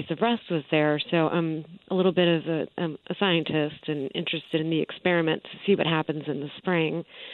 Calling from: Newark, Delaware, United States; I'm calling from Newark, Delaware.

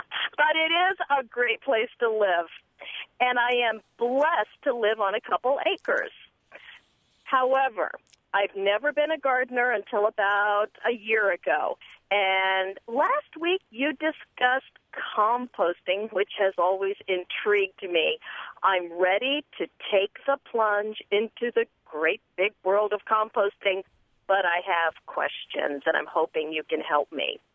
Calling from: Elkton, Maryland, United States; I am calling from Elkton, Maryland.

